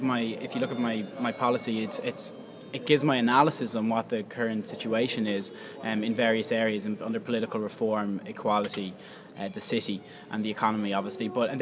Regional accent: Deansgrange, Leinster, Ireland; I'm from Dean's Grange originally.

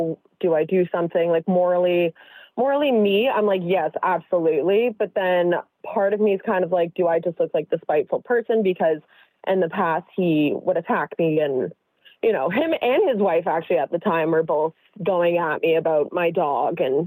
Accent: Canada; So I'm from Canada

